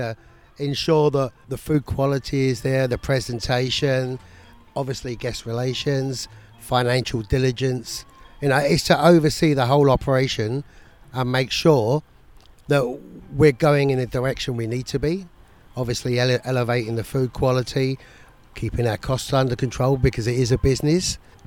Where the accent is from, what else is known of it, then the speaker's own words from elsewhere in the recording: London, United Kingdom; moved away as an adult; I'm originally from London in the UK.